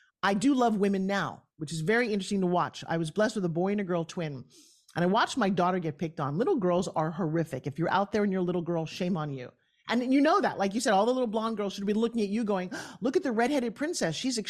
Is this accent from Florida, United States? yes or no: yes; St. Petersburg, Florida, United States; I met one of the oldest burlesque strippers in my hometown here in St. Petersburg